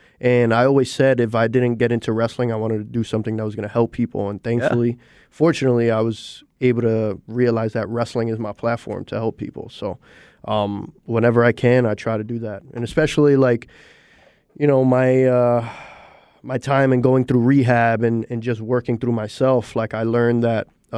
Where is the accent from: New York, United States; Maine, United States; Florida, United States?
New York, United States; New York City; as a kid growing up in New York City, you know, my life was a whirlwind, to say the least